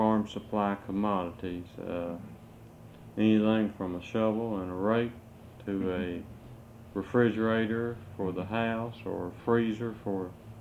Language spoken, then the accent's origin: English; Flemingsburg, Kentucky, United States; Originally, I'm from Flemingsburg, mm-hmm. Kentucky. Was raised in Fleming County.